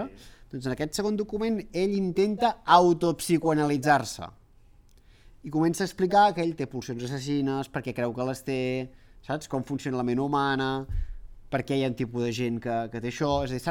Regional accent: Catalonia, Spain; jo dic gomet vermell perquè sóc català

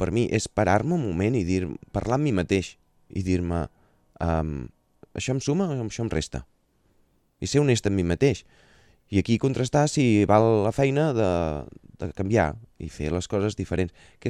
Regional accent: Girona, Catalonia, Spain; Doncs jo, de la societat en la que he crescut, a Girona, és on m'he criat

